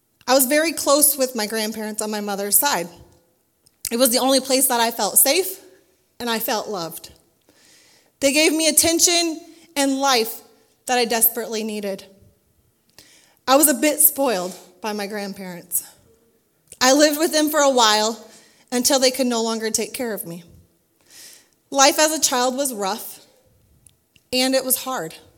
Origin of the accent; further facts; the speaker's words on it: Waterloo, Iowa, United States; I was born in Waterloo, Iowa in 1986. I am the oldest of two sisters, one stepbrother, and one stepsister. I grew up in a very dysfunctional family.